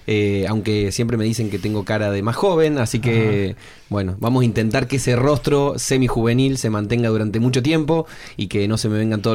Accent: Córdoba, Argentina; Sí, vengo de la ciudad de Córdoba, en Argentina. En realidad nací y crecí en el interior de la provincia de Córdoba, pero ya hace muchos años que vivo en la capital. Me fui a estudiar y me fui quedando de a poco.

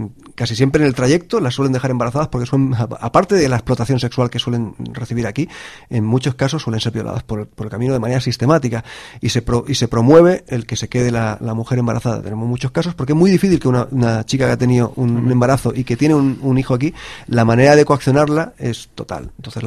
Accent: Barcelona, Catalonia, Spain; nosotros que somos de Barcelona

